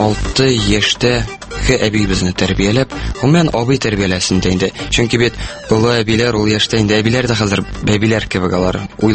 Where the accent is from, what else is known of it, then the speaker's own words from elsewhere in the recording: Naberezhnye Chelny, Tatarstan, Russia; 1990 елның 18 маенда, нәкъ шушы матур айларның берсендә дөньяга килдем, Ярчалы шәһәрендә.